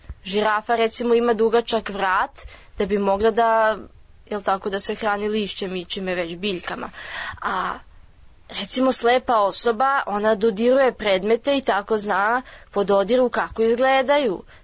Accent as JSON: {"language": "Serbian", "town": "Belgrade", "region": "City of Belgrade", "country": "Serbia", "tie": "born there", "said": "Rođena sam u Beogradu 2002. godine, 30. oktobra"}